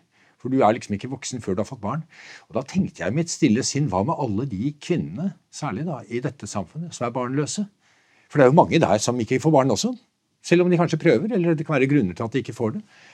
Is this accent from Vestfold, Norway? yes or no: yes; Nøtterøy, Vestfold, Norway; Så min far var fra Tromsø, og jeg vokste selv opp på Nøtterøy, så for meg er det kysten som er Norge